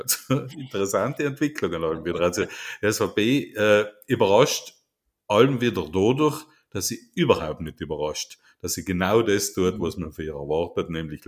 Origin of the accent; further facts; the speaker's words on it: Trentino-Alto Adige, Italy; Da hat man mal gedacht, als Südtiroler schauen wir das einmal an.